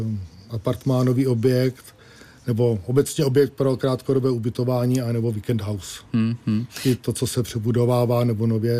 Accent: Hradec Králové Region, Czechia; also born or lived in Brno; now in Horní Maršov, Czechia; Úplně původně tady pod Krkonoší kraj Božiny Němcové a předtím něco přes 20 let Brno.

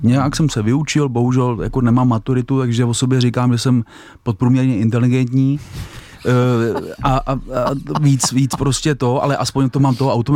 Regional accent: Jablonec nad Nisou, Liberec Region, Czechia; A to, že jsem z Jablonce, tak já to rád říkám, jsem na to hrdej.

